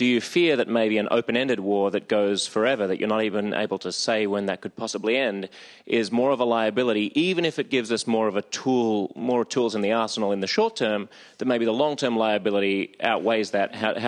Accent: Sydney, New South Wales, Australia; I'm from Sydney, Australia.

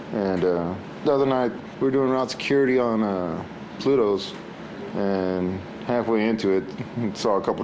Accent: Victoria, Texas, United States; now in Richmond Hill, United States; I'm from Victoria, Texas. I've been in the Army for 19 years, currently living in Richmond Hill, Georgia.

